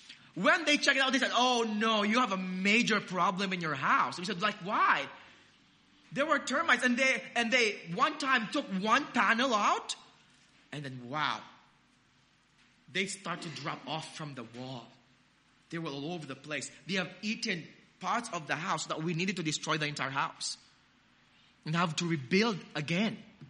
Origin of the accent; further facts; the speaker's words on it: La Paz, Philippines; You know, our house in La Paz, in my hometown in the Philippines, was full of termites.